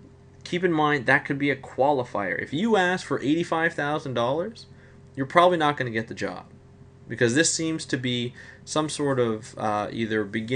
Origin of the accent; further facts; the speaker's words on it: Canada; if I'm Canadian, I already have an X against me because I'm Canadian.